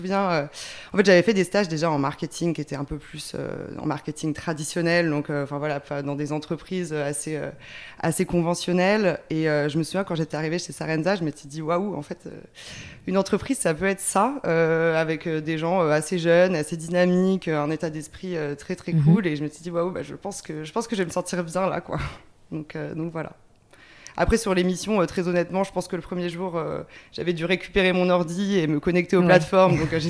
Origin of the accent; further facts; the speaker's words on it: Rennes, Brittany, France; je suis originaire de Rennes en Bretagne